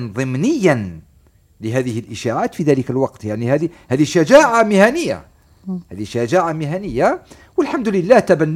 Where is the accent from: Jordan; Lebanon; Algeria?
Algeria; كياننا كجزائريين